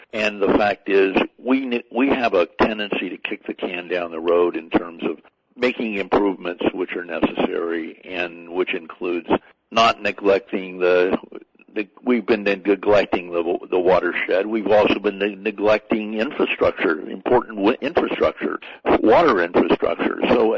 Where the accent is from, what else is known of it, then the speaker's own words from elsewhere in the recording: California, United States; I mean, I grew up in the Bay Area, so I understand it.